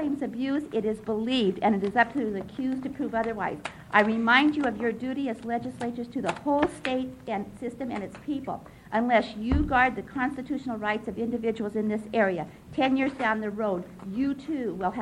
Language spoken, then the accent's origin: English; Roseburg, Oregon, United States; from Roseburg